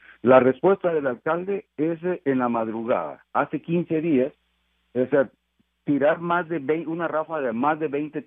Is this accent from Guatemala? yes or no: yes; Guatemala; las remesas que nosotros como guatemaltecos enviamos de regreso a nuestras familias y a nuestras comunidades.